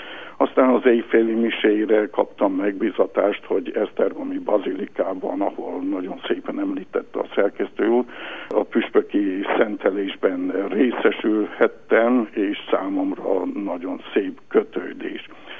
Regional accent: Turulung, Satu Mare County, Romania; villanyáram még akkor nem volt a szülőfalumban, Túrterebesen

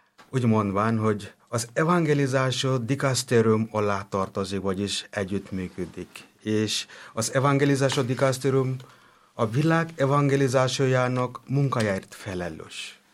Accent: West Bengal, India; Hungarian is a second language; now in Hungary; Igen, én Indiából származom, és igen, Kolkata mellől, és onnan jöttem ide Magyarországra 2012-ben, és azóta is Verbita misionárusként, szeretesként itt tevékenykedem Magyarországon.

